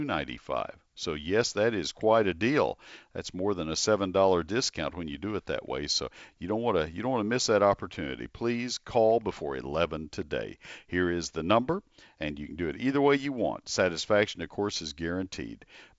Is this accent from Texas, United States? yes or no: yes; College Station, Texas, United States; AgriLife is a cute word that they've decided to put together at College Station. It's my hometown.